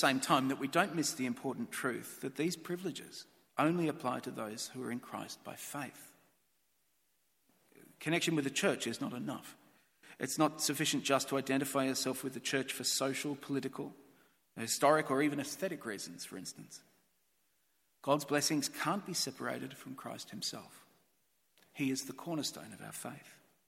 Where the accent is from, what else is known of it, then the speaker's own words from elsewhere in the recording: Melbourne, Victoria, Australia; Growing up in Melbourne